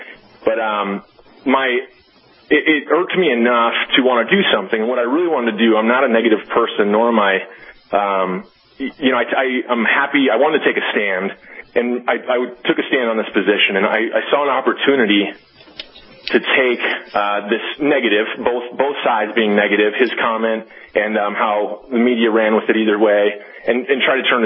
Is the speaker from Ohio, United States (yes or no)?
no; Bozeman, Montana, United States; my hometown, where I live and where I went to college is Bozeman, Montana. So I'm a proud Bobcat, Montana State University.